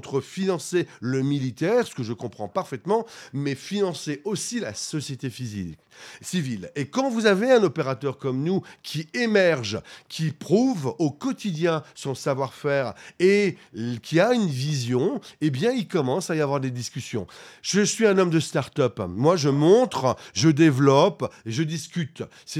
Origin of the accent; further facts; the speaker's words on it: France; même si moi-même je suis français en tant que fondateur.